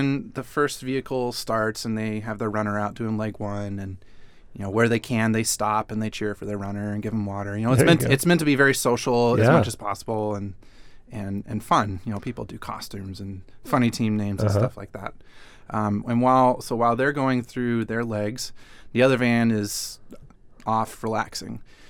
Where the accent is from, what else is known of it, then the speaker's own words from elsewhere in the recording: Portland, Oregon, United States; Well, so I grew up in Portland, which is its own interesting niche community of runners.